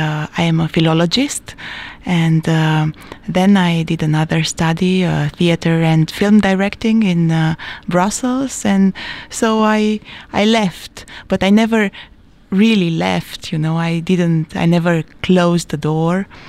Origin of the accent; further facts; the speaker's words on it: Bucharest, Romania; moved away as an adult; I was born in Bucharest. I was 10 when the dictator Ceausescu was shot. And I grew up there